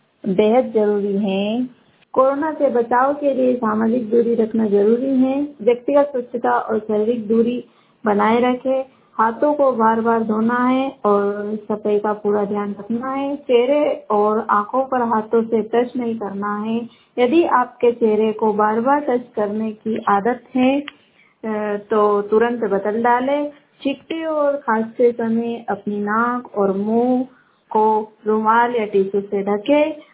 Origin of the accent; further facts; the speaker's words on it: Rajgarh, India; मैं राजगढ़ ब्लॉक से हूँ।